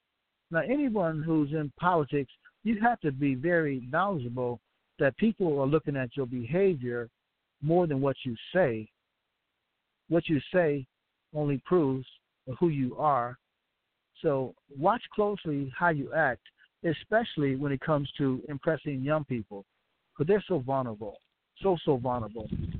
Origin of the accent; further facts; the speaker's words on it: United States; I'm an American. I'm a former police officer